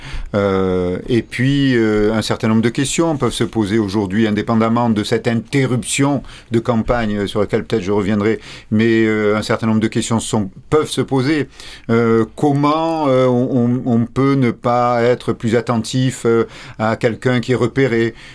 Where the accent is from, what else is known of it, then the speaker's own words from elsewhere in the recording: Algiers, Algiers Province, Algeria; born there; je suis né à Alger, j'ai vécu.